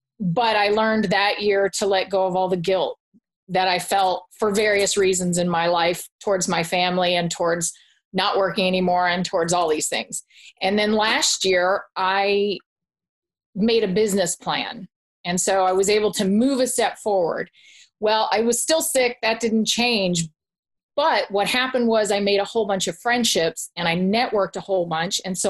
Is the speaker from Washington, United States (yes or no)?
no; Tucson, Arizona, United States; I'm from Tucson, Arizona.